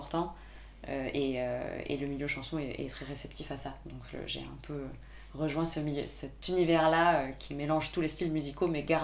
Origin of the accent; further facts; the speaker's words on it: Chambéry, Auvergne-Rhône-Alpes, France; also born or lived in Perpignan; j'ai grandi, j'ai deux berceaux, le sud de la France vers Perpignan, où j'ai vécu jusqu'à mes 10 ans, et ensuite Rhône-Alpes, plus précisément Chambéry, où j'ai fait mon adolescence jusqu'à 17 ans.